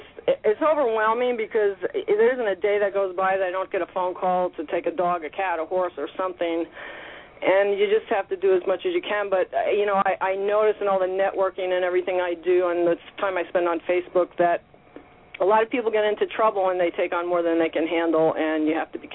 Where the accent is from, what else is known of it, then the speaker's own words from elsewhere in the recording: New York City, New York, United States; Well, I'm 57. I grew up in New York City and was dragging stray kittens and puppies home since I was a little kid.